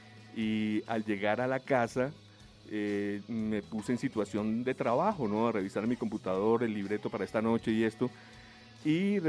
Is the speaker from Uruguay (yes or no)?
no; Colombia; yo le dije, yo soy colombiano y he estado muchos años esperando conocerle.